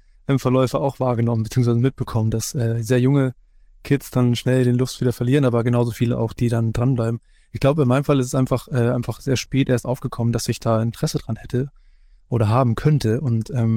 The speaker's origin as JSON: {"language": "German", "region": "Hamburg", "country": "Germany", "tie": "born there", "said": "den ich selbst als gebürtiger Hamburger, den ich nicht kenne."}